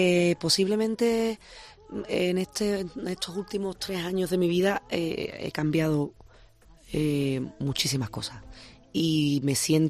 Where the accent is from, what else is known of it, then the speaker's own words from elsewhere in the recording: Seville, Andalusia, Spain; Prefiero vivir en el campo, no quiero ir a Triana, ¿sabes? Yo soy de Triana, pero no voy a Triana ni qué más. No. Me quedo en el campo, me quedo con mis hijos.